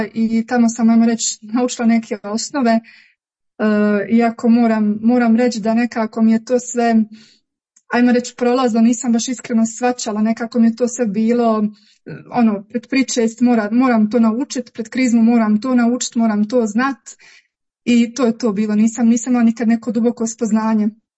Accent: Sarajevo, Federation of Bosnia and Herzegovina, Bosnia & Herzegovina; now in Orašje, Bosnia and Herzegovina; Rođena sam u Sarajevu i odrasla sam u Sarajevu i tamo sam jeli i radila i tako uglavnom. A sad trenutno živim i radim, odnosno radim i za Boga u Orašu.

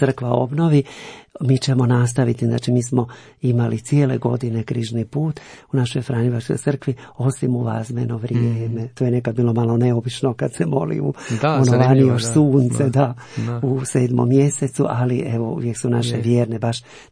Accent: Cernik, Brod-Posavina County, Croatia; also born or lived in Nova Gradiška; Sam rođen u Novoj Gradiški, a odrastao sam u Cerniku gdje je veliki franjevački samostan

